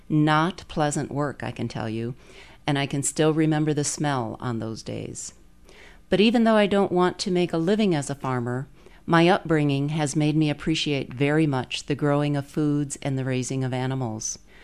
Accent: Muncie, Indiana, United States; from Muncie.

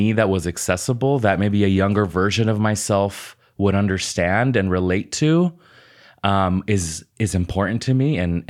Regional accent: Las Vegas, Nevada, United States; And I'm from Las Vegas, and we're like an industry hospitality town.

